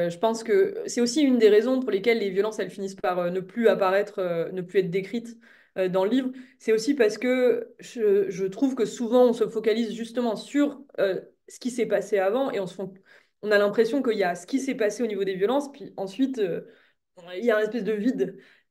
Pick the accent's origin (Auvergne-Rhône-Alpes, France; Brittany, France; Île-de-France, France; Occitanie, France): Auvergne-Rhône-Alpes, France; Moi, j'ai grandi en Haute-Savoie